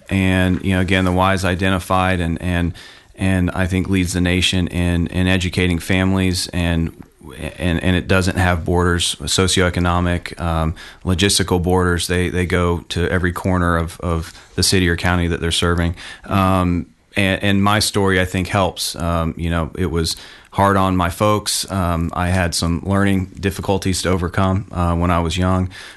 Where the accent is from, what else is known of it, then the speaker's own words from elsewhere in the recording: Orange Park, Florida, United States; Yes, I grew up here locally in Orange Park, and kind of funny how it all came about.